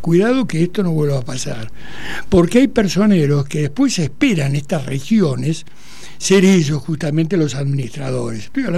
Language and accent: Spanish; Apóstoles, Misiones, Argentina; Yo soy de al lado. Yo soy de Apóstoles de Misiones.